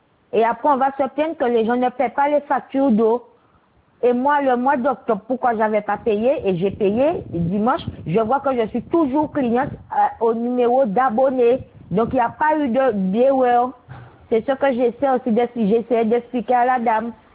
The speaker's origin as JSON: {"language": "French", "town": "Goyave", "country": "Guadeloupe", "said": "moi, je suis de Goyave. Et je suis la sœur du jeune schizophrène qu'ils avaient tué à Goyave."}